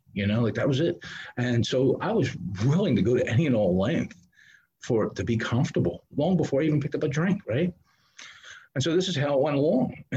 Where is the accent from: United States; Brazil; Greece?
United States; Philadelphia, Pennsylvania; born there; in childhood, I was born in Philadelphia.